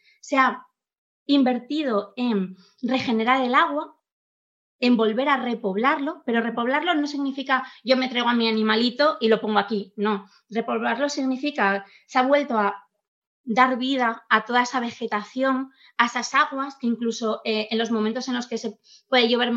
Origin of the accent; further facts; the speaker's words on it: Asturias, Spain; Yo soy asturiana y ya antes de pasarme por Alicante